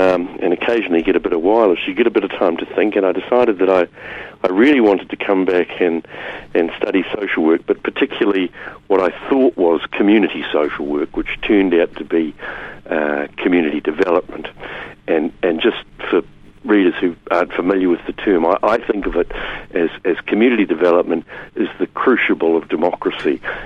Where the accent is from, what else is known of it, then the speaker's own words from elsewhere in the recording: Auckland, New Zealand; Well, I was born at a tragically early age in Auckland, and I grew up initially in Te Aratu, which is a glorious suburb on the harbour, in the upper harbour. I went to school there and lived there until I was about 10 or so